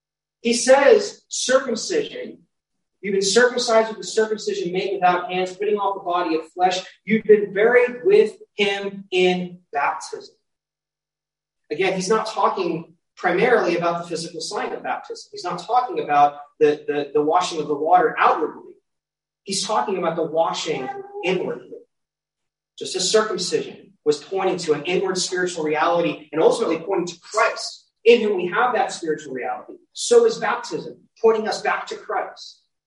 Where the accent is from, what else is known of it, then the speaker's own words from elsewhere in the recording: New Jersey, United States; You know, I'm from New Jersey, so I'm New Jersey, and I guess that's part of my identity, right?